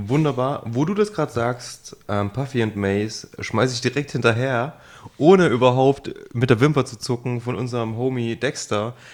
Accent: Jena, Thuringia, Germany; ich komme ja ursprünglich aus Jena

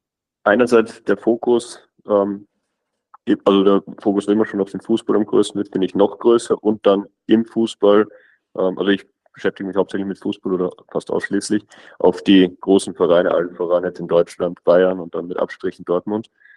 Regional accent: Vienna, Austria; Ich bin aus Österreich, da in der Nähe von Wien.

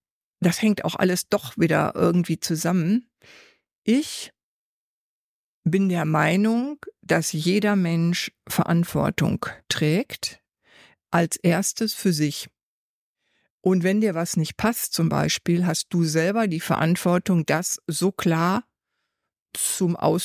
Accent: North Rhine-Westphalia, Germany; Ich komme ja aus dem Pott, aus dem Ruhrgebiet

